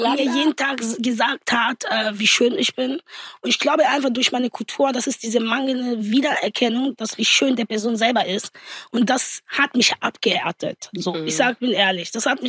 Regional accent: DR Congo; German is a second language; now in Germany; So, ich bin aus Kongo, ich bin ja eh aus einem Armutbezirk groß gewachsen, bin irgendwann in Deutschland gekommen.

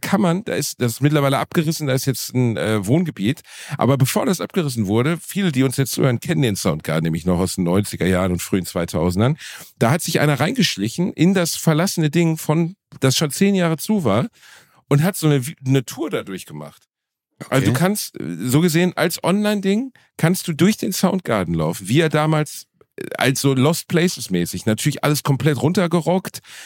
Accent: Dortmund, North Rhine-Westphalia, Germany; das Soundgarden zum Beispiel war so ein Laden meiner Jugend in Dortmund

